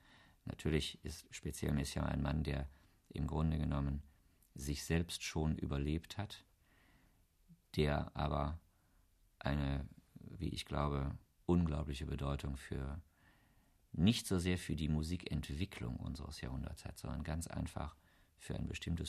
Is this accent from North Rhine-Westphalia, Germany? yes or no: yes; Wuppertal, North Rhine-Westphalia, Germany; Ich habe hier studiert, ich bin hier Korrepetitor gewesen, Wuppertal, wo ich aufgewachsen bin